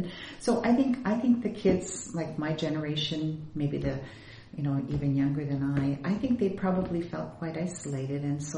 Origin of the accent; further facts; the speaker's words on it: Canada; Because I love Canada. Of course, I'm Canadian.